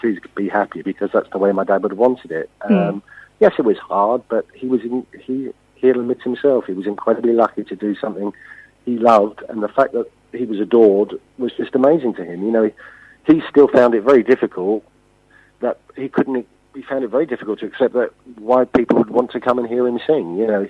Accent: York, Yorkshire and the Humber, United Kingdom; born there; I was born in York.

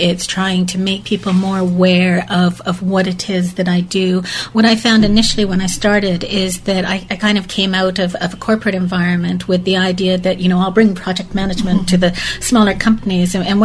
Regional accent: England, United Kingdom; now in Canada; oh, damn it, I'm English

